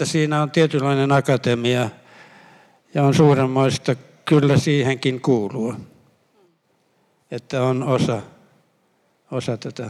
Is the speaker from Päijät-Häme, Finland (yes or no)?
yes; Lahti, Päijät-Häme, Finland; Mä olen kotoisin Lahden kaupungista ja siellä kirjallinen kulttuuri on hyvin vähäinen.